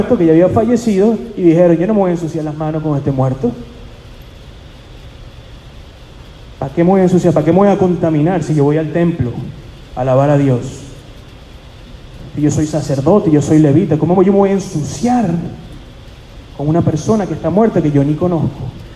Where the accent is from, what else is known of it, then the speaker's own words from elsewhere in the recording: Venezuela; also born or lived in Houston; now in United States; Cuando yo llegué a este país, hermano, yo viví en Houston, Texas. Yo vine de Venezuela directamente a Houston, no dominaba el idioma.